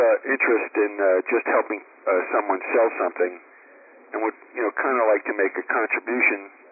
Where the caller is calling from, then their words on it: New York, United States; New York.